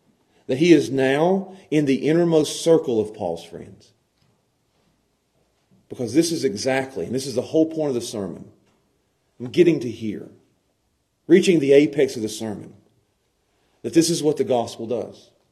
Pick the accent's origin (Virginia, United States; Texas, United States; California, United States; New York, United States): Virginia, United States; Pound; I grew up with him in Pound.